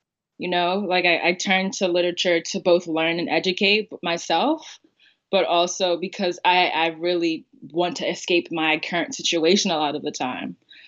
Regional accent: Baltimore, Maryland, United States; I'm from Woodlawn, the greatest suburb in Baltimore.

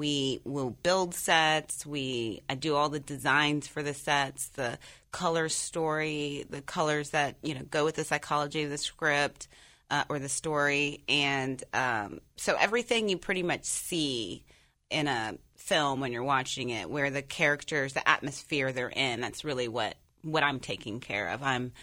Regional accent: Ohio, United States; So just looked it up and saw Wright State. It's right in my hometown and has one of the best film departments the country. So it was like, wow, this is my backyard. And, family's here.

